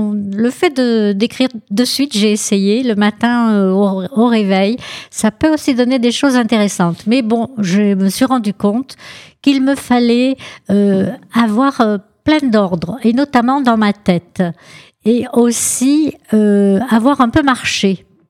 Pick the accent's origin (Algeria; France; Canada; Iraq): Algeria; born there; Je suis née en Algérie